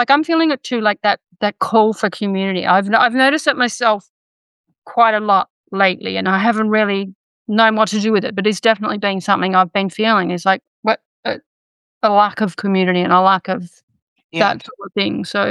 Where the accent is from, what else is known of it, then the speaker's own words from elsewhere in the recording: Australia; from my perspective as an Australian, seeing what our country has done